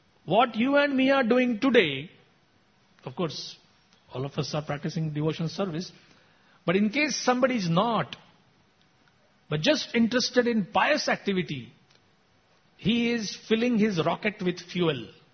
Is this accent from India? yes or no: yes; India; I mean, we are from India.